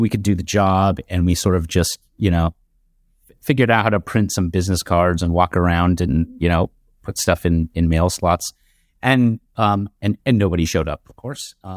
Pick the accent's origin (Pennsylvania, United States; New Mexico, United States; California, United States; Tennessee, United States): California, United States; growing up in Southern California, my we like clean cars, and so we'd wash our cars a lot, and it was sort of a pastime.